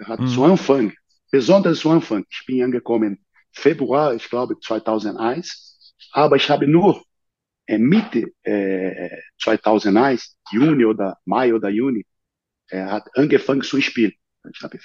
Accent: Southern Brazil, Brazil; German is a second language; ich komme aus Süden von Brasilien.

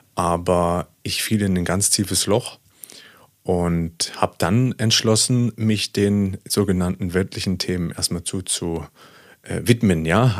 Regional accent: East Germany, Germany; born there; wie du schon sagtest, ich bin in Ostdeutschland geboren. Das ist richtig. Sozusagen in der ehemaligen DDR

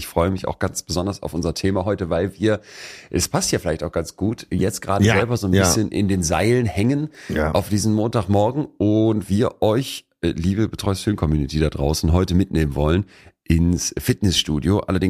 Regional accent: North Rhine-Westphalia, Germany; wir natürlich als Rheinländer und Karnevalisten

